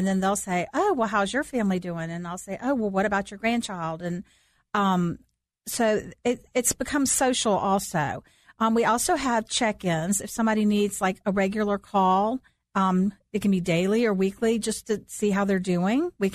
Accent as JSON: {"language": "English", "town": "Sandy Springs", "region": "Georgia", "country": "United States", "tie": "born or raised there", "said": "I am an Atlanta native. I grew up in Sandy Springs and I live in Dunwoody."}